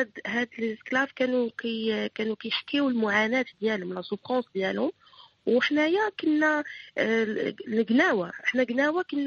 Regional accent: Sudan; أنا إفريقي أنا سوداني.

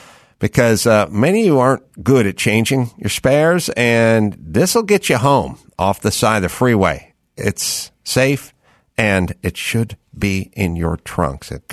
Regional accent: Philadelphia, Pennsylvania, United States; now in La Cañada, United States; whatever that energy is of growing up in South Philly and going, fuck this. Like, I got to get out of here.

